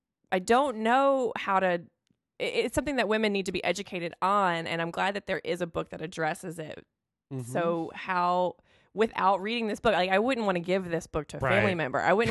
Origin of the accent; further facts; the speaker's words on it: Mississippi, United States; not to speak ill of my home state, because I am so proud. I love Mississippi, and I know that it gets a really bad rap, but I love being from there, and I have a lot of Mississippi pride.